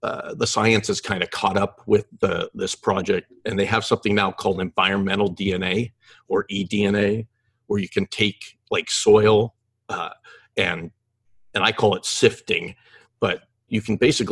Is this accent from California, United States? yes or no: no; Oregon, United States; Growing up in Oregon, of course, there was conversation about Bigfoot. I always thought Bigfoot was just kind of lived in Oregon.